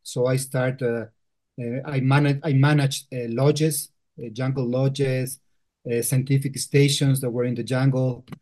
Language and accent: English; Quito, Pichincha, Ecuador; English is a second language; Well, I was born and raised in Quito, in the capital of Ecuador.